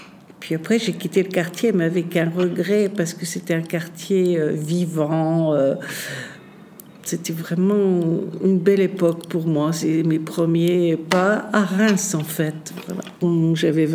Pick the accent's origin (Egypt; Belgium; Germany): Germany; moved away as an adult; now in France; parce que je venais d'Allemagne.